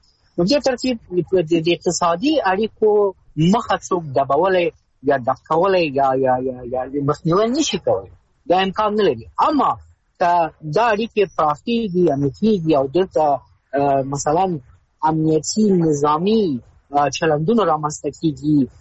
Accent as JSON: {"language": "Pashto", "country": "Afghanistan"}